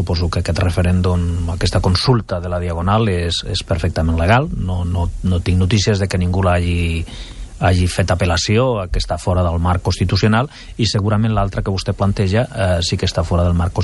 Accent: Catalonia, Spain; Jo sóc català i catalanista.

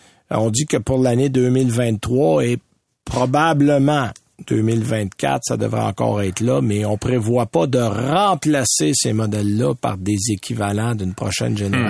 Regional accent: Saint-Timothée, Quebec, Canada; moi, je suis de Saint-Timothée précisément.

